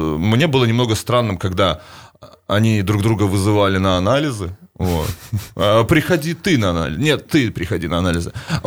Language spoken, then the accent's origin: Russian; Belarus; Ну, как мы белорусы?